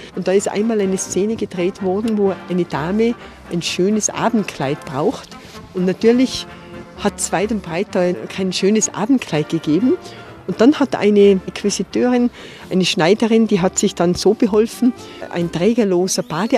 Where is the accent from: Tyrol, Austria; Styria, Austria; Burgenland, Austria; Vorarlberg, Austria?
Tyrol, Austria; Skisport war bei uns in Tirol sehr beliebt.